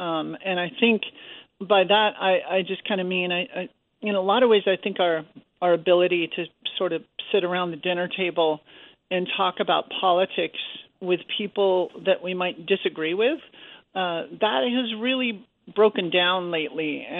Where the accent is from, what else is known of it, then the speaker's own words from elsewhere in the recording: Montana, United States; in 2012, Montana, my home state, had a case that was going to the United States Supreme Court